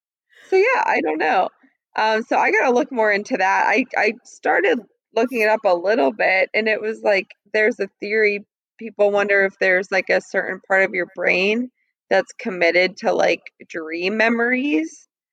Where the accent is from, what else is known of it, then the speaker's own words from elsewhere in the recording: Pennsylvania, United States; now in South Carolina, United States; we drove home from Pennsylvania back down to South Carolina, and I'm from Pennsylvania.